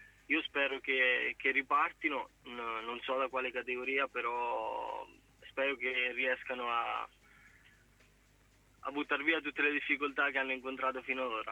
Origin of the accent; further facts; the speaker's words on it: Corridonia, Marche, Italy; io sono di Corridonia, Daniele, in provincia di Macerata.